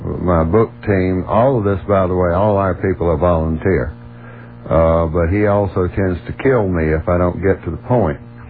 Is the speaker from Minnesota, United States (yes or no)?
no; South Carolina, United States; Well, I'm from South Carolina. Of course I've got a comment about that.